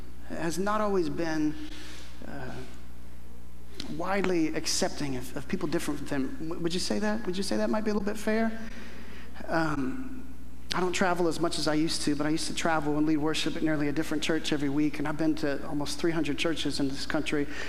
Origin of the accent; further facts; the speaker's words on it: Houston, Texas, United States; My older brother and I, we grew up in and around the Houston area.